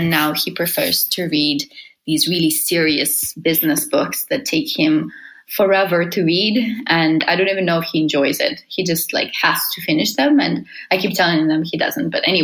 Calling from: Helsinki, Uusimaa, Finland; English is a second language; I'm calling from Helsinki, Finland.

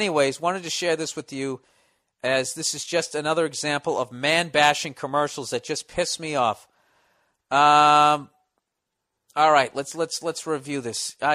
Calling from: Kansas City, Missouri, United States; All right, dear Bill, I am from Kansas City.

